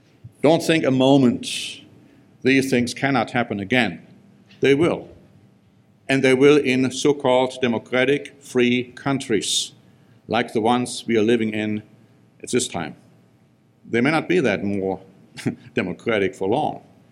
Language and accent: English; Germany; because I grew up in Germany, as you know.